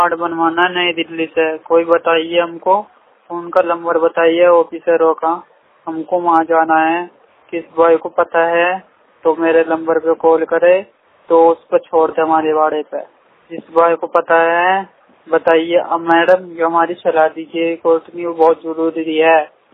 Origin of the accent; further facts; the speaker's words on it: Meerut, Uttar Pradesh, India; मैं मेरठ का रहने वाला हूँ।